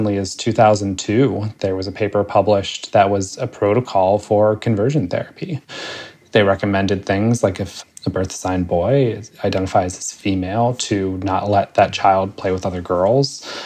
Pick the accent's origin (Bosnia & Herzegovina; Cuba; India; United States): United States; Pittsburgh, Pennsylvania; I grew up in Pittsburgh in a community that wasn't accepting of gay people.